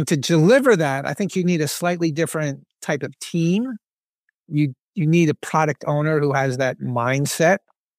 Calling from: Boston, Massachusetts, United States; Yeah, I am in Boston, well, just south of Boston.

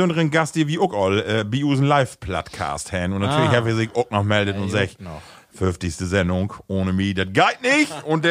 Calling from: Münster, North Rhine-Westphalia, Germany; Grüße aus Münster, ehemals komme ich aus Flechum.

